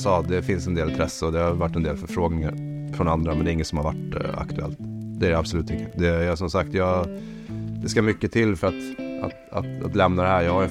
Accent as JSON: {"language": "Swedish", "country": "Sweden", "said": "Jag är svensk så..."}